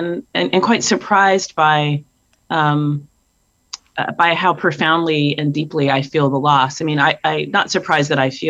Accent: San Diego, California, United States; I grew up in San Diego.

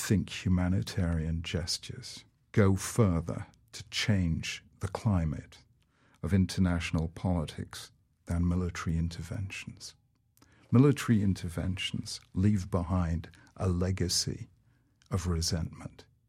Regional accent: United Kingdom; But as a British visitor here, the last thing I would wish to do is tell America how to deal with this.

